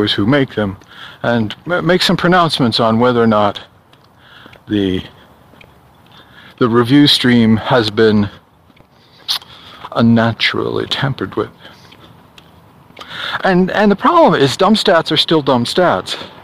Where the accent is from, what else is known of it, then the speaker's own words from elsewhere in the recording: New York, United States; accent: Long Island; Sound like I'm from Long Island.